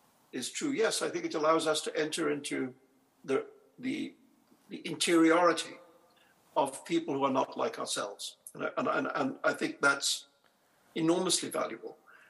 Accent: India; I think it comes from growing up in India.

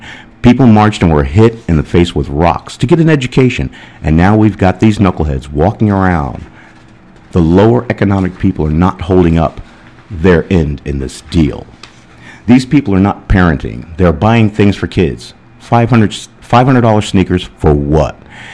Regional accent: Connecticut, United States; I can even remember the first time I was on a bus, and I grew up in Connecticut, and the bus driver told my mom he wasn't going to put the bus in motion until I sat in the back with her.

